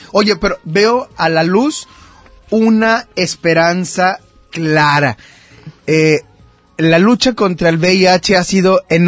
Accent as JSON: {"language": "Spanish", "town": "Matamoros", "region": "Tamaulipas", "country": "Mexico", "said": "Mira, yo soy fronterizo, colindo con Brownsville, Texas, allá en la frontera. Soy de Matamoros, Tamaulipas."}